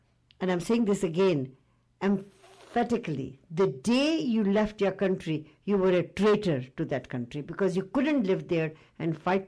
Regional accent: Canada; So where does that leave us who have our heritage is Indian, but we are Canadian?

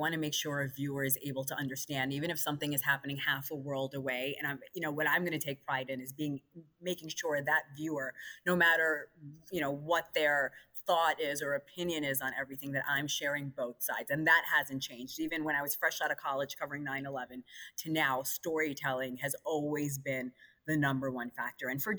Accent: Pakistan; hey, I'm not Palestinian, I'm Pakistani.

